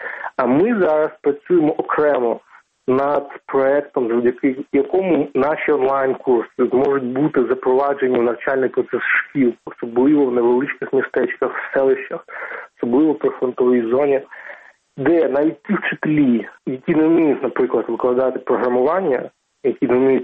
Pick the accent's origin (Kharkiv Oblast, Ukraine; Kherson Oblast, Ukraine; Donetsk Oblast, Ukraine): Donetsk Oblast, Ukraine; Donetsk; Я сам з Донбасу, я родом з Донецька, тому я думаю, що доволі непогано тут знаю цю специфіку.